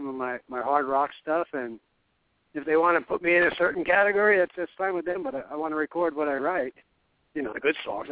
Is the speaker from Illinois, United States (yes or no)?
no; New York, United States; I was born and raised in New York. We didn't even have a country music radio station at the time. So my roots are rock and roll.